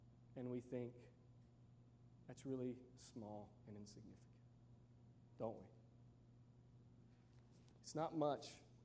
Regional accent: United States; born there; You know, I was born in 1983 in America.

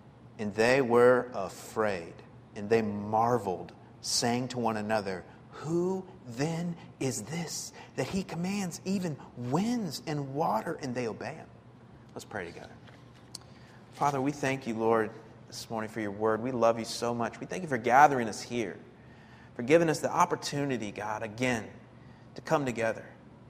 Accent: Florida, United States; Because I'm from Florida, and a lake's, like, you know, really small.

